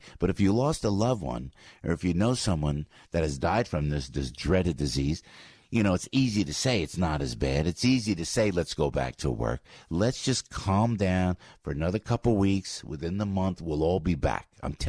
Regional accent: United States; We're from New York and New Jersey, man.

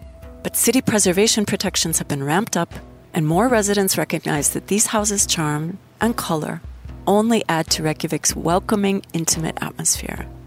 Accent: Midwest, United States; I'm from the American Midwest and had never seen corrugated metal cladding beyond farm sheds, industrial factories, and military Quonset huts

